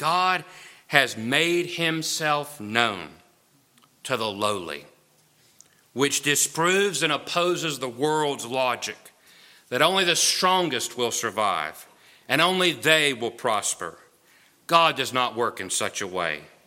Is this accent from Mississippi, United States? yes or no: yes; Mississippi, United States; Now, most of you know that I'm from Mississippi.